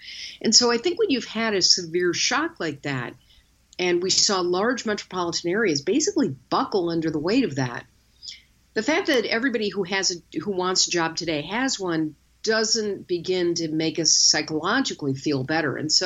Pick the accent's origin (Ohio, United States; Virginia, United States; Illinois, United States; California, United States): Illinois, United States; Chicago; I think you can look to my hometown of Chicago